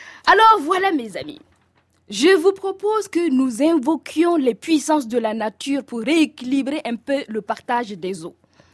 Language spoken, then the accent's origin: French; Burkina Faso; Normalement, chez moi au Burkina Faso, c'est les Sawadogo qui détiennent le pouvoir de faire tomber la pluie. Bon, moi je ne suis pas une Sawadogo, je suis une